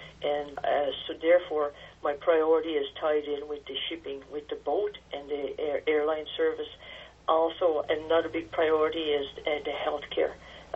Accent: Makkovik, Newfoundland and Labrador, Canada; I'm originally from Macovic

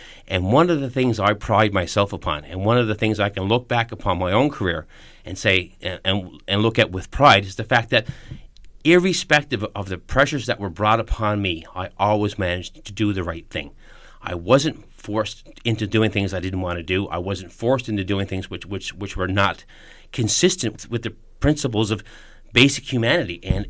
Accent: Wabush, Newfoundland and Labrador, Canada; I'm running for the NDP in the federal riding of Labrador. I was born in Labrador City, and I grew up in Wawish. … from Sheshishi

